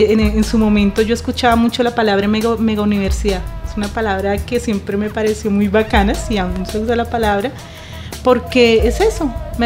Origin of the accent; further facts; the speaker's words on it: Bogotá, Colombia; Bueno, yo soy colombiana, 100% rola